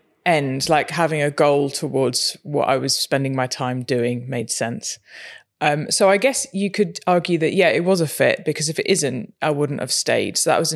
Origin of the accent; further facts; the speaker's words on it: Jersey; born there; So when I was at school, I was born in Jersey, and they had there was a kind of an RAF cadet or an air cadet type team.